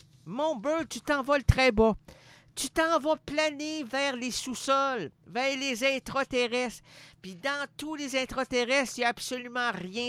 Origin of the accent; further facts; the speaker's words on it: Quebec, Canada; accent: Québécois dialect; Moi, je suis un Québécois francophone, d'expression francophone. Je parle à des francophones, je m'exprime en français, j'espère, dans un dialecte québécois.